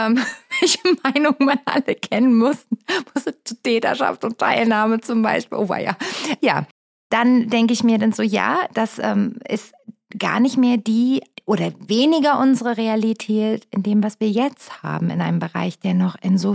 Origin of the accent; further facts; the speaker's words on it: Northern Germany, Germany; ich meine als Norddeutsche.